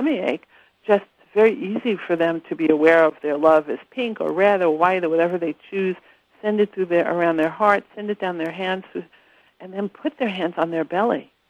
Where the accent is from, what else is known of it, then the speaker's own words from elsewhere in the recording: New York City, New York, United States; Look, I'm from New York, so I'm from the streets of New York City